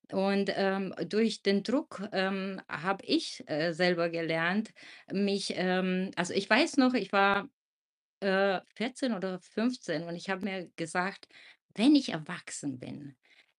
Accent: Romania; ich bin jetzt 47 und in der damaligen Zeit, ich bin in Rumänien aufgewachsen

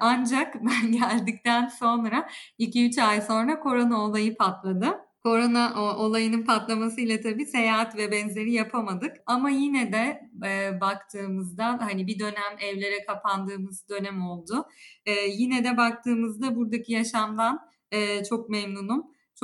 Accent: Aegean Region, Turkey; Hani ben Ege'ye yerleşmek istiyorum, memleketime dönmek istiyorum moduna geçebilirdim.

